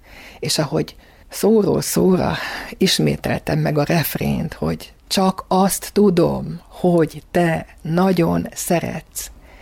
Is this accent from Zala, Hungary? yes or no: yes; Nagykanizsa, Zala, Hungary; born there; 10-12 éves koromban megmutatták, hogy hol születtünk. Elvittek Nagykanizsára